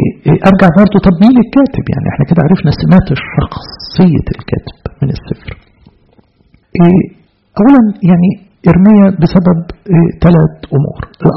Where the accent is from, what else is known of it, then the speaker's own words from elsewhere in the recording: Egypt; طبعا احنا كمصريين يعني انت بس ايه قلنا ابقوا شغالين